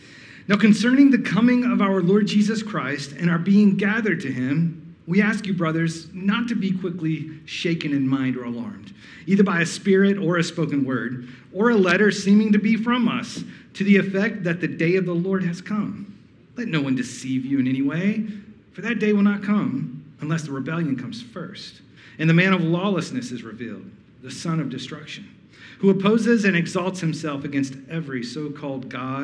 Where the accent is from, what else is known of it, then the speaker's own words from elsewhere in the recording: Alabama, United States; Did I say I'm from Alabama? I'm from Alabama, if you didn't know.